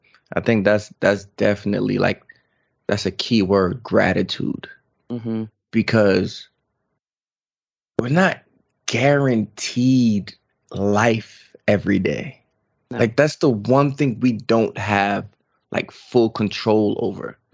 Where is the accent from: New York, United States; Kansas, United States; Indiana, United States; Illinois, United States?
New York, United States; I'm very thankful that I'm from New York. I don't live there anymore, but every time I go back, I'm reminded I'm in New York